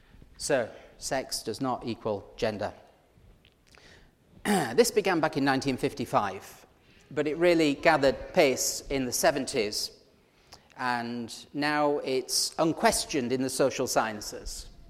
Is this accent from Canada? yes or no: no; United Kingdom; Because he's American and we're British for a start.